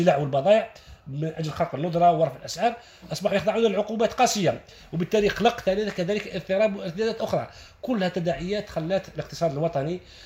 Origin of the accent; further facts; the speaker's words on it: Algeria; وإحنا واجبنا ككل كجزائريين كمسؤولين كمواطنين